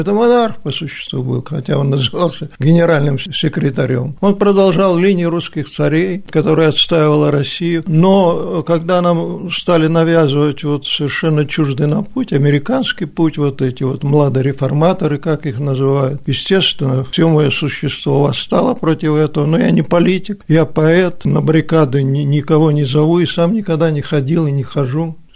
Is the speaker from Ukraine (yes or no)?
yes; Ukraine; born there; Я этнически даже не русский человек, я родился на Украине.